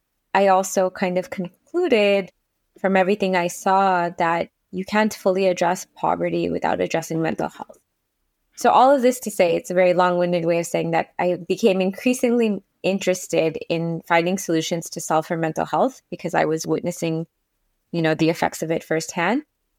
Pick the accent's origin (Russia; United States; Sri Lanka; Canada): Canada; Toronto, Ontario; So I grew up in Toronto, Canada